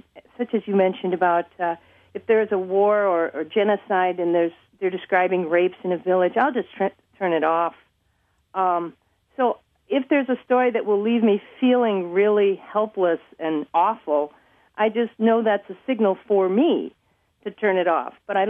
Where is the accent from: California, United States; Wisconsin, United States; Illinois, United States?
Wisconsin, United States; Did you mention that Wisconsin's my hometown? Home state.